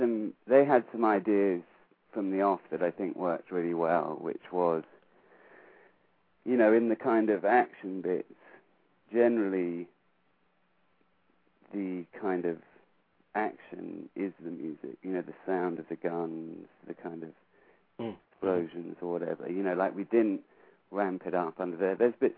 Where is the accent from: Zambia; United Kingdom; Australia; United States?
United Kingdom; England; You know, obviously I'm from England